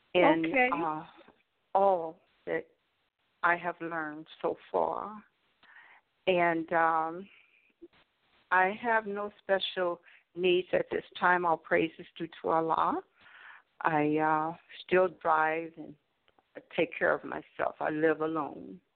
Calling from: St. Louis, Missouri, United States; I am calling from St. Louis, Missouri.

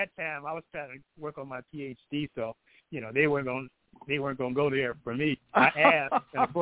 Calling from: Detroit, Michigan, United States; from Detroit.

